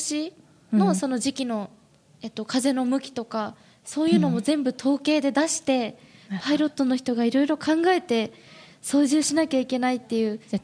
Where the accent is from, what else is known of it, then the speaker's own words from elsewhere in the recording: Saga, Japan; 私のふるさとということで、今回私の地元の佐賀の、秋一押しイベントを紹介したいと思います